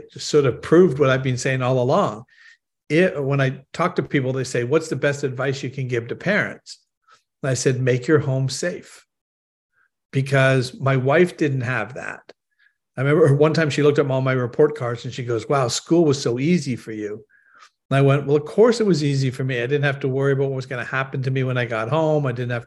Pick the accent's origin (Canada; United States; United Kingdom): Canada; I'm originally from Canada.